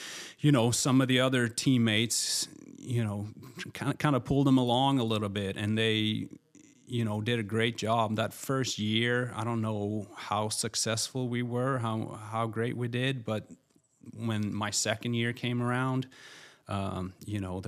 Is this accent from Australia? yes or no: no; Sweden; English is a second language; his coaching style was different than what I was used to from Sweden, but it was something I needed for me.